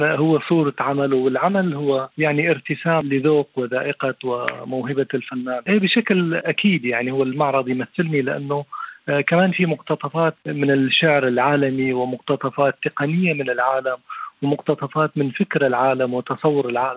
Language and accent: Arabic; Mayadin, Deir ez-Zor Governorate, Syria; now in France; كوني لا ما عندي فرصة أشوف نهري اللي هو نهر الفرات في الميادين يعني مدينتي، فالآن كيف العالم الموازي إلي هو فرنسا.